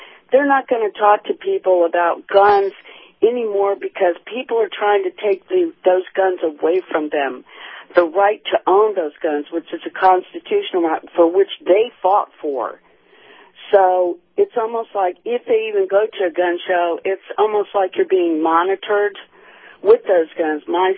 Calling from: St. Petersburg, Florida, United States; from St. Petersburg.

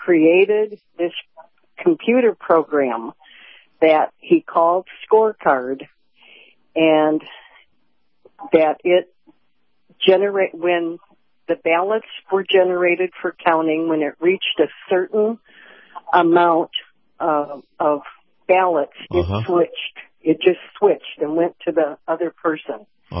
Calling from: Michigan, United States; Hi, Captain. … in Michigan.

